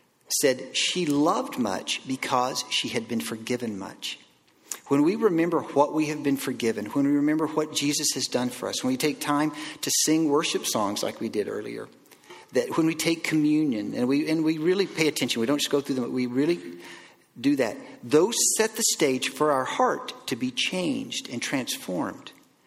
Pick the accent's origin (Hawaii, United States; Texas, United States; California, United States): Texas, United States; I am from Texas, as Matthew mentioned, and I didn't even see an ice rink till I was in grade 8, okay?